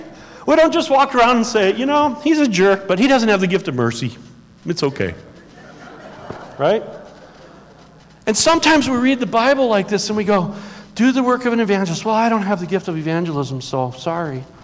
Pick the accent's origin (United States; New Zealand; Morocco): United States; Detroit, Michigan; I grew up in Detroit, I love cars.